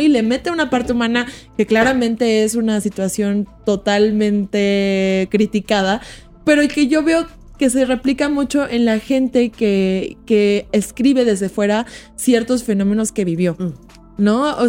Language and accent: Spanish; Mexico; yo soy mexicana